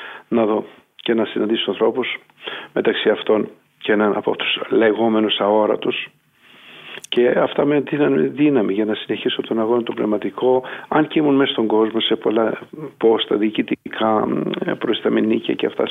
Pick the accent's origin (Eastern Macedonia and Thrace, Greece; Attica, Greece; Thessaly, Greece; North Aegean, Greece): Thessaly, Greece; Almyros; είμαι από τον Αλμυρό